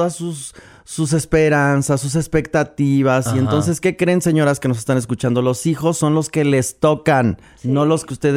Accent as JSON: {"language": "Spanish", "country": "Mexico", "said": "Como en Medio Oriente, somos recalcitrantes mexicanos, en este caso aquí"}